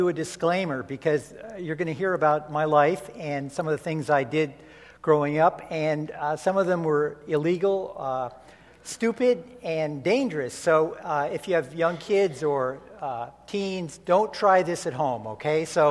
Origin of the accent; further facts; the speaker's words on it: Sharon, Connecticut, United States; Okay, I grew up in Sharon, Connecticut, one of six kids, three brothers, two sisters.